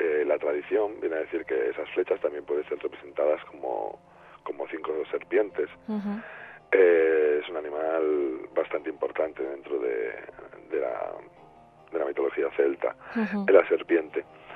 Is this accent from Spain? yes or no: yes; Cantabria, Spain; hemos nacido en el norte de Cantabria, somos cántabros, somos españoles.